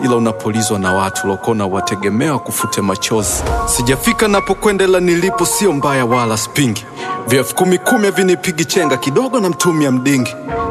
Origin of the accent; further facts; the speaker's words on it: Temeke, Dar es Salaam, Tanzania; Natoka Temeke kule mbako muga mbo naruka na kukanyagana.